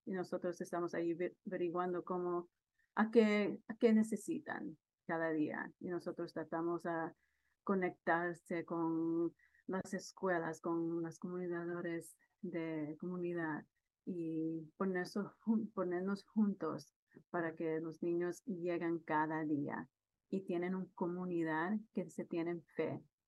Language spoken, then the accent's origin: Spanish; New York City, New York, United States; Yo siempre digo que soy neoyorquina primera, pero mis padres son de Honduras, pues mi corazón es hondureña.